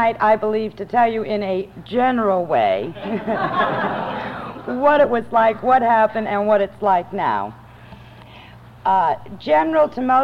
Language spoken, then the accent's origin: English; New England, United States; I was brought up in New England. I was brought up with non-alcoholic parents.